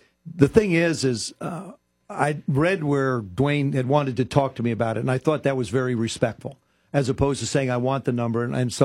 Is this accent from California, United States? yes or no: no; South River, New Jersey, United States; I grew up around South River, New Jersey.